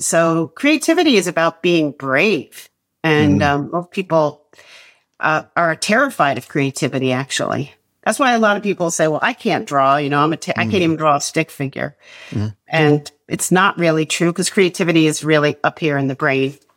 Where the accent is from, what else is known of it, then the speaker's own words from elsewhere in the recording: Bronxville, New York, United States; And where I grew up in Bronxville, New York, going to see an astrologer was not part of the vernacular in our culture.